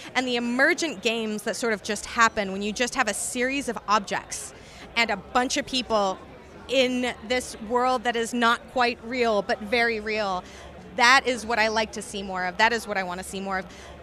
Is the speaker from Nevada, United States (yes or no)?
no; Massachusetts, United States; Like, I grew up on the North Shore in Massachusetts, so that rocky sort of beach with the really cold, really intense water is something that I am very familiar with.